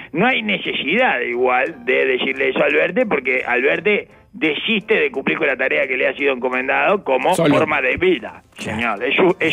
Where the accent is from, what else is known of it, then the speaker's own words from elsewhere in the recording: Venezuela; Lógico, yo soy venezolano.